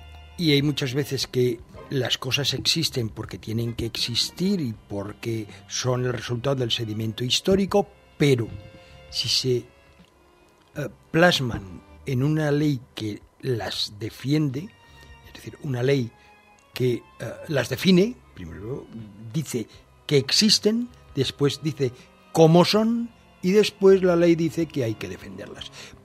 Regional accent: Valencian Community, Spain; la base de la pregunta o de la duda está en si nos creemos que somos valencianos.

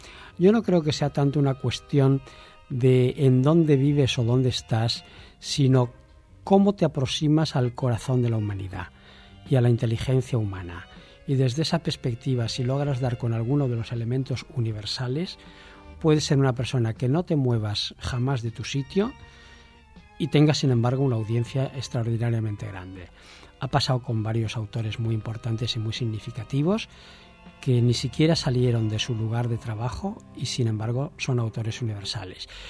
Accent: Reinosa, Cantabria, Spain; yo soy de Reynosa

